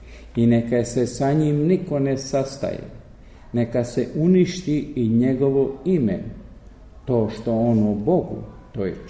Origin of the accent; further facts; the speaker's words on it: Bosnia & Herzegovina; Ja inače potičem iz Skenderovog i Ćopićevog zavičaja, iz okolne planine Grmeće.